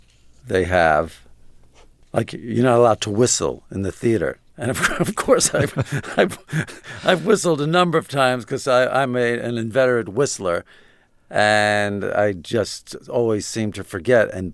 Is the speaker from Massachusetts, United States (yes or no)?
no; New York City, New York, United States; I grew up in Brooklyn in in Sheepshead Bay. I lived right under the Belt Parkway.